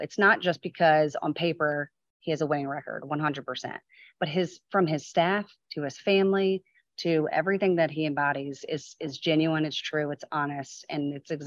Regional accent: New Orleans, Louisiana, United States; I'm from New Orleans, so it's pretty stoic and representative of New Orleans.

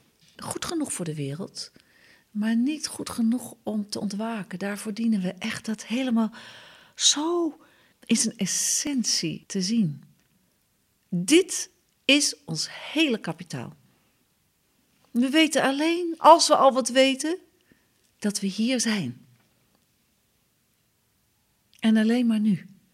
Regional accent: Netherlands; Nee, het is niet meer wat wij als Nederlanders onder gezellig verstaan.

